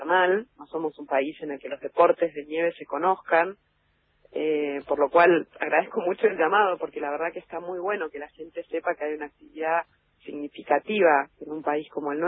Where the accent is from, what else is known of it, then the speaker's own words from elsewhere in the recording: Bariloche, Río Negro, Argentina; also born or lived in -; Me fui muchos años de Bariloche a estudiar, nada, me casé, viví un tiempo fuera y lejos, Y cuando volví a Bariloche, en el año 2001